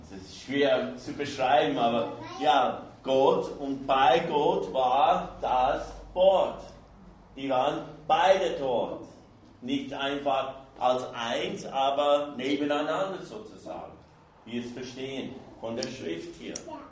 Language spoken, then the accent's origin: German; United States; German is a second language; now in Germany; Ich komme aus Amerika, ihr weißt das schon.